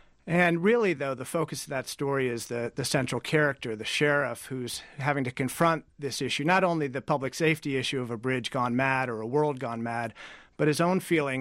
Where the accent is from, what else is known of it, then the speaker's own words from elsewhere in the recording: Cleveland, Ohio, United States; now in West Virginia, United States; I grew up in Cleveland, so I know Ohio well.